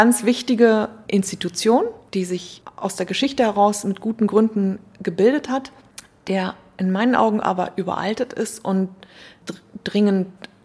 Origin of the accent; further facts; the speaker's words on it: Hamburg, Germany; man sieht sich hier als Hamburger schon so, man blickt von hier in die Provinz.